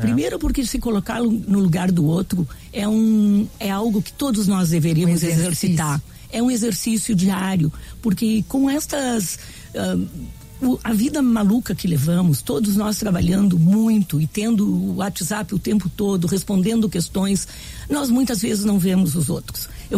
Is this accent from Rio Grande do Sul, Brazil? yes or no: yes; Rio Grande do Sul, Brazil; nós fizemos do nosso jeito, como bons gaúchos que somos.